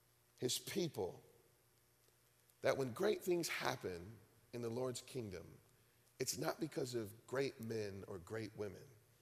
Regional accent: Detroit, Michigan, United States; You know, when I grew up in Detroit, and so when we played Little League, you know, we were always sponsored by like a local mom and pop pizza shop.

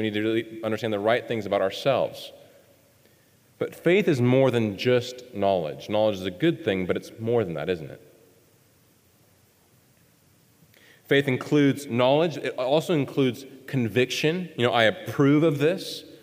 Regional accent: Milford, Nebraska, United States; And the interesting thing about my hometown was when I was growing up, I thought everybody was Christians. We had 2,000 people in our hometown.

